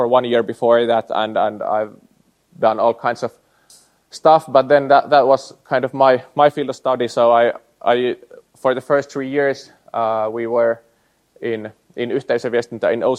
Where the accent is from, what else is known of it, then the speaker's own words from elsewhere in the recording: Jyväskylä, Central Finland, Finland; 40-100 is my postal code, and it's basically been almost my whole life. So I'm born and raised in Jyväskylä.